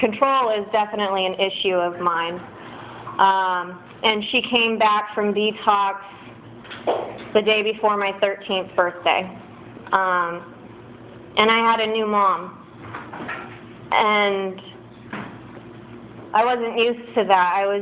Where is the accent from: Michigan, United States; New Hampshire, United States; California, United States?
California, United States; Santa Maria; born there; I was born here in Santa Maria in 1987. I'm turning 28 this year.